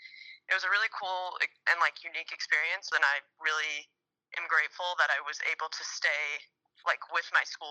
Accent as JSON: {"language": "English", "region": "Maryland", "country": "United States", "tie": "born or raised there", "said": "hockey wasn't a huge sport in Maryland, so it was a lot of traveling when I was younger and missing school"}